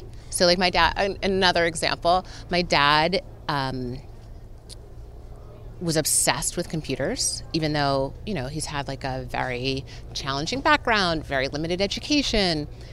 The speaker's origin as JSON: {"language": "English", "town": "New London", "region": "Connecticut", "country": "United States", "tie": "born or raised there", "said": "New London, Connecticut."}